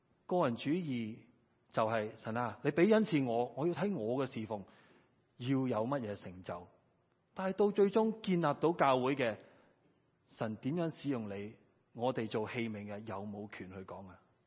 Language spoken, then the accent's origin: Chinese; China; 我们中国人 是一班喜欢做事的人来的，是不是？